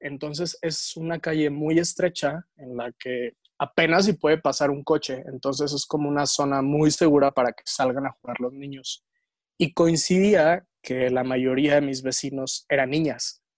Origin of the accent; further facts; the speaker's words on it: Lázaro Cárdenas, Michoacán, Mexico; born there; Ciudad y Puerto, Lázaro Cárdenas, Michoacán. Súper cerca de Ixtapa, Guerrero.